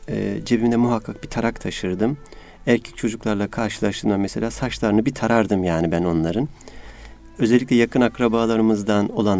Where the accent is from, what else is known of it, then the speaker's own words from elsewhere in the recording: Yeşilhisar, Kayseri, Turkey; moved away as an adult; also born or lived in Bursa; now in Istanbul, Turkey; 1967 Kayseri Yeşilhisar ilçesi doğumluyum. İmam Hatip Ortaokul Yeşilhisar'da bittikten sonra Develi İmam Hatip Lisesi'ne parasız yatılı olarak gittim.